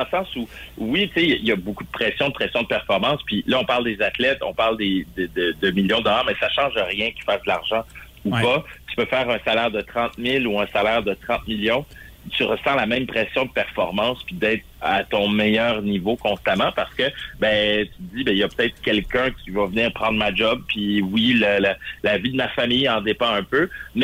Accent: Quebec, Canada; Puis ça va faire bouger les choses chez nous, au Québec en particulier.

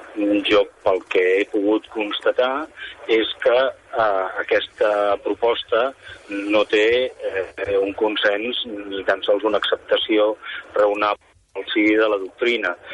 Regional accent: Catalonia, Spain; i ara aquí parlo com a català

